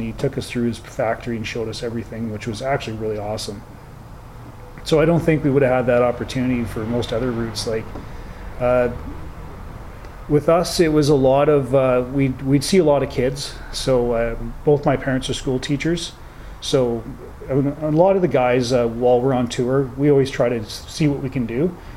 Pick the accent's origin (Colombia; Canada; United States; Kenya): Canada; especially being Canadian, you're used to being able to talk to everybody.